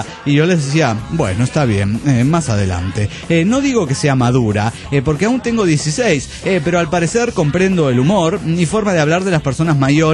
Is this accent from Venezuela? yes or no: yes; Venezuela; now in Panama; Soy un venezolano comiendo arepas en Panamá, Panamá.